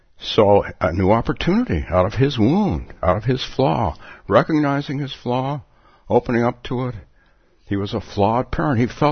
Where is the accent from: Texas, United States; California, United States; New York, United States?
California, United States; Palo Alto; I'm from the West Coast, and I grew up in Palo Alto, and I went to Stanford